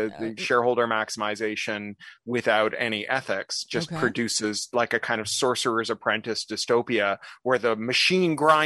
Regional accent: Toronto, Ontario, Canada; also born or lived in London; now in Los Angeles, United States; I'm a dual Canadian British national, and I moved to Los Angeles from London, and I was born and raised in Toronto.

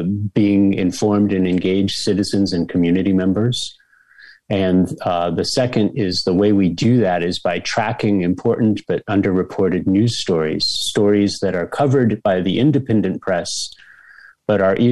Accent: California, United States; I grew up in Southern California.

